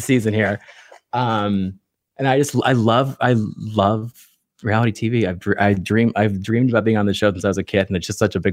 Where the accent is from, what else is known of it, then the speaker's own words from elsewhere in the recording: Maine, United States; born there; now in Washington, United States; I live in DC. I was born in Maine. My dad's in the military, so I moved a lot.